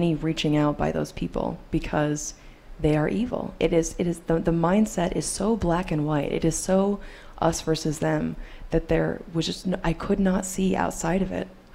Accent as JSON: {"language": "English", "town": "Topeka", "region": "Kansas", "country": "United States", "tie": "born or raised there", "said": "We picketed every single day for a couple of hours in my hometown, Topeka, Kansas"}